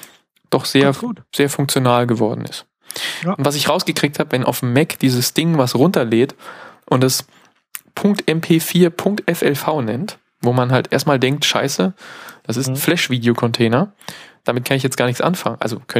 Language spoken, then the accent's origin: German; East Germany, Germany; Ich gebe als Ossi zu Protokoll